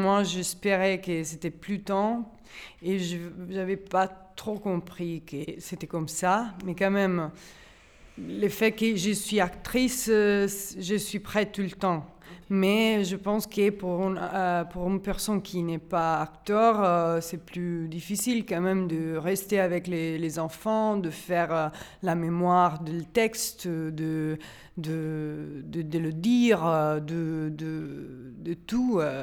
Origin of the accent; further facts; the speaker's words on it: Tuscany, Italy; French is a second language; j'ai 27 et je viens de la Toscane.